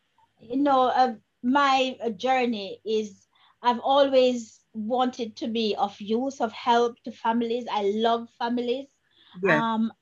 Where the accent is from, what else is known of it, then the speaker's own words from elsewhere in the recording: Jamaica; I grew up in Jamaica.